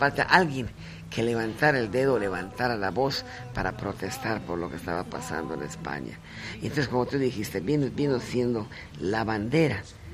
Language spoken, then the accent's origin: Spanish; Mexico; como buen mexicano, ¿no?